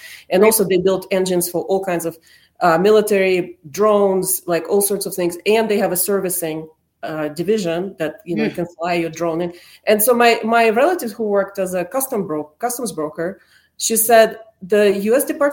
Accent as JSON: {"language": "English", "town": "Zaporizhzhia", "region": "Zaporizhzhia Oblast", "country": "Ukraine", "said": "my relatives, I'm from Zaporizhia originally"}